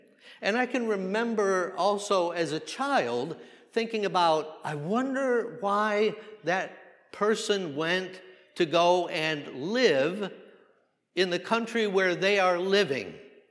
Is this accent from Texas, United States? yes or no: yes; Lubbock, Texas, United States; I'm here from Lubbock